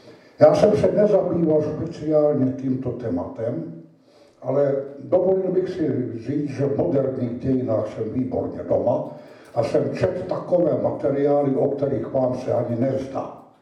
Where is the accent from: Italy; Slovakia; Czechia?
Slovakia; já i když pocházím ze Slovenska, ale poměrně omezeně se zabývám s tou slovenskou problematikou